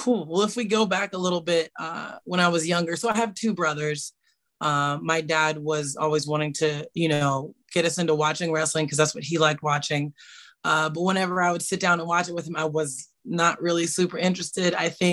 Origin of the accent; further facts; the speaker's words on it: Charlotte, North Carolina, United States; also born or lived in California / Las Vegas / Colorado; So growing up, I was born in Charlotte and then I grew up in North Carolina, obviously.